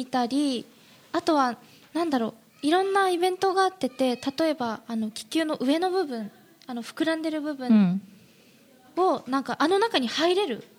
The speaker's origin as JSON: {"language": "Japanese", "region": "Saga", "country": "Japan", "tie": "born or raised there", "said": "私のふるさとということで、今回私の地元の佐賀の、秋一押しイベントを紹介したいと思います"}